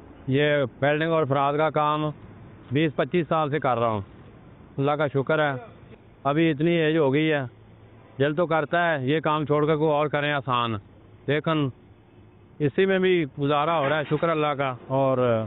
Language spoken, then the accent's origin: Urdu; Vehari, Punjab, Pakistan; میرا تعلق ضلع ویاڑی سے ہے،